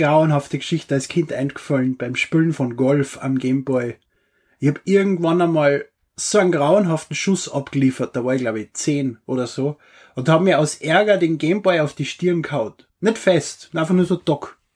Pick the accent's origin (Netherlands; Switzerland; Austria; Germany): Austria; Als Österreicher rede gerne über den Nationalsozialismus.